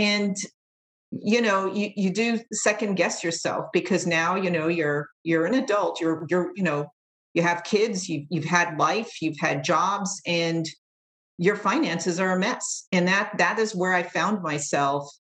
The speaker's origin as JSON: {"language": "English", "town": "Miami Beach", "region": "Florida", "country": "United States", "tie": "born or raised there", "moved": "yes", "lives_now": "Bay Area, United States", "said": "So my money story, so I'm a first generation. I grew up in Miami Beach, Florida, and then I moved out to the Bay Area"}